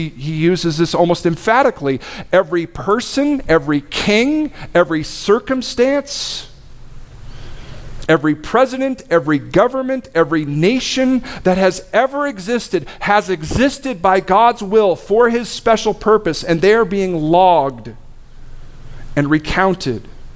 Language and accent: English; Cheney, Washington, United States; I grew up in Cheney, and so parades were always a letdown.